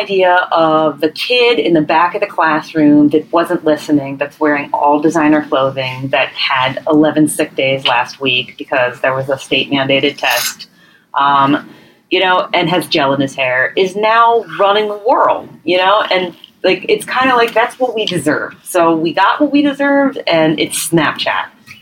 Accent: New York, United States; what it says about me as a New Yorker.

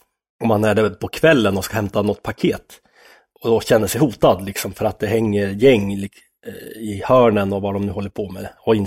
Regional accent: Norrland, Sweden; jämfört med att komma från Norrland där alla skolorna var likadana, det fanns inga invandrare, det fanns inga integrationsproblem när jag växte upp i Norrland

